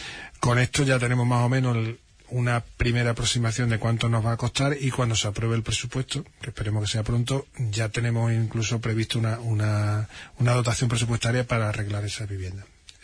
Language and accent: Spanish; Andalusia, Spain; Yo soy de La Chica, me crié allí.